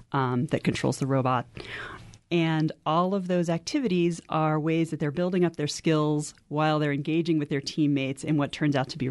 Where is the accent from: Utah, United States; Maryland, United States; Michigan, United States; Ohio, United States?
Maryland, United States; now in New Mexico, United States; I grew up in Maryland, in a small town outside of Annapolis, Maryland, and a place near the Chesapeake Bay. So being out here in the desert is different for me.